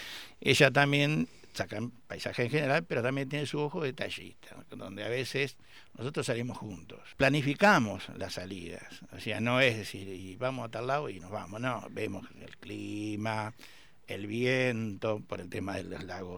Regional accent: Uruguay; now in San Martín, Argentina; Yo soy uruguayo. Hace 19 años ahora en mayo que vivo acá en San Martín.

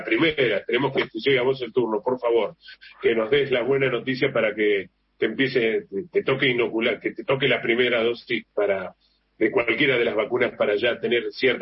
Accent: Villa Ballester, Buenos Aires Province, Argentina; Totalmente, conterráneo además, porque yo me crié ahí, en Villa Ballester.

